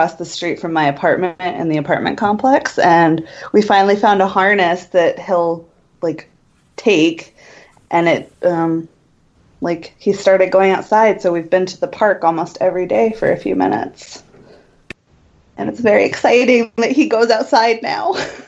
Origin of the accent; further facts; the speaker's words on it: Atlanta, Georgia, United States; That's my team, because I'm from Atlanta.